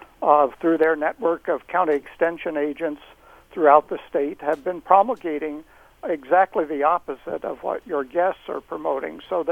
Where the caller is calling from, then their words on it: Fort Collins, Colorado, United States; So I'm calling you from Fort Collins, home of Colorado State University, the state's agricultural school